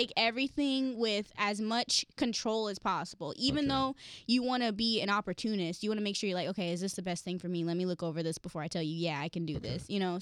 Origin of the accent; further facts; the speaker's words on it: Houston, Texas, United States; I went out there my first time, told them I was from Houston, had no plan of moving